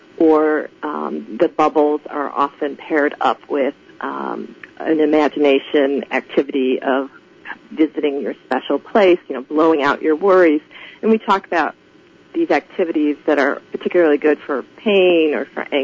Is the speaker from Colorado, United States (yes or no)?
no; Chicago, Illinois, United States; I'm from Chicago.